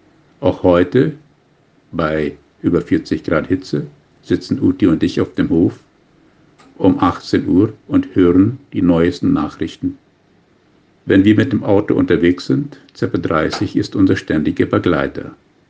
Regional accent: Paraguay; geboren und aufgewachsen in Hochstadt Paratodo.

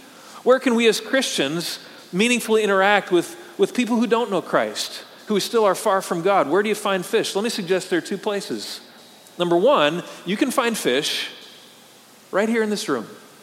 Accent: Wisconsin, United States; moved away; I'm a fisherman, and I grew up in Wisconsin, spent much of my childhood fishing on the lakes of northern Wisconsin. When I moved to Texas here

